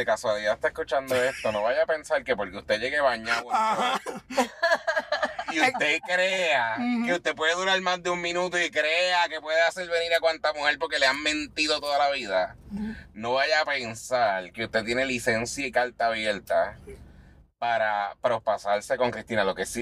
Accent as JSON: {"language": "Spanish", "country": "Puerto Rico", "said": "Nosotros somos clase artística de Puerto Rico."}